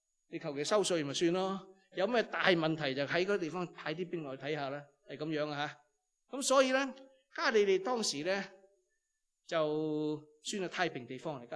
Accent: Hong Kong, China; 譬如旧时我细个喺香港嘅时候咧，啲人就话唔好喺湾仔住啊嘛

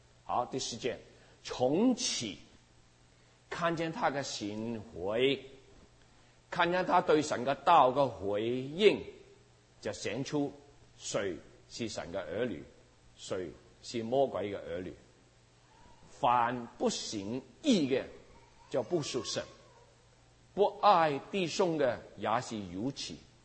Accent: Guangdong, China; 我是广东人啦

